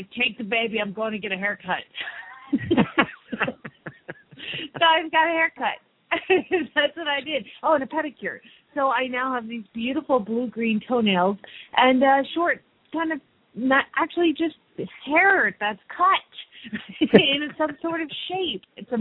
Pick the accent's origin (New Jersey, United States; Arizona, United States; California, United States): Arizona, United States; Phoenix; from Phoenix, Arizona.